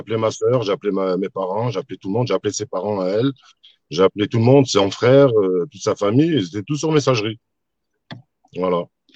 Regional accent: Valence, Auvergne-Rhône-Alpes, France; moi je suis de Valence, Jude Valange

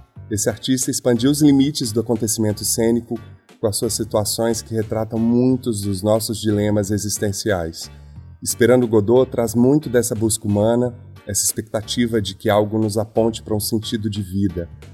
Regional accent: Minas Gerais, Brazil; Como mineiro que sou, existem determinadas coisas que já nascem com você. Entram pelo seu DNA, pelos poros, desde criança.

